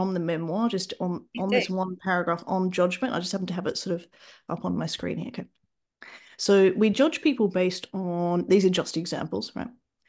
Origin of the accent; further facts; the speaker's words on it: Australia; So I'm Australian, for example. You might just be judging me because my accent's a bit weird.